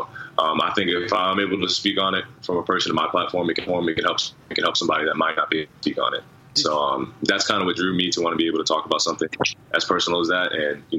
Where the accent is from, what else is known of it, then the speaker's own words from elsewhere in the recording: Chandler, Arizona, United States; now in Milwaukee, United States; even now when people say, where are you from? I'm like, Chandler, Arizona. They'll say, okay, what's a kid from Arizona doing in Milwaukee, Wisconsin?